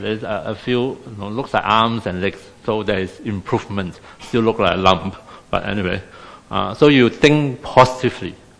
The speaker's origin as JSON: {"language": "English", "country": "Singapore", "said": "And then being Singaporean, when I first heard the bush, bush in Singapore is like a scrub, right?"}